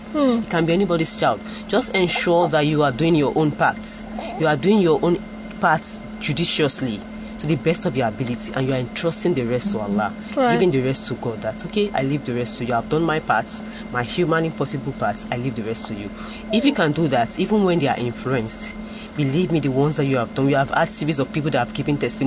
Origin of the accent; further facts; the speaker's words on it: Ajegunle, Lagos, Nigeria; I grew up in Ajegunle now, ghetto, so I know the kind of life I was exposed to.